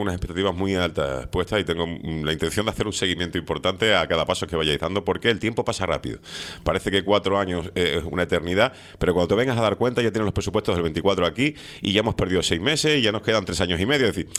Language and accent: Spanish; La Orotava, Canary Islands, Spain; somos del mismo pueblo, vivimos en el mismo pueblo, aunque yo duermo en La Quinta, pero mi pueblo es La Orotava